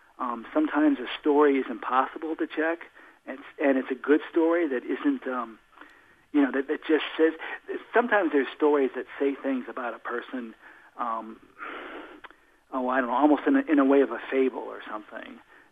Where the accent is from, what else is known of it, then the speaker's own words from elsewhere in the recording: Detroit, Michigan, United States; Well, I'll tell you, I grew up in Detroit, Motown.